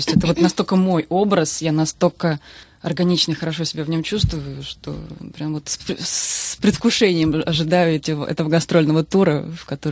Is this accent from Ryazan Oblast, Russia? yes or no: no; Samara, Samara Oblast, Russia; born there; я закончила Пермское училище, оно совсем не рядом с домом, где я родилась, то есть я родилась в Самаре.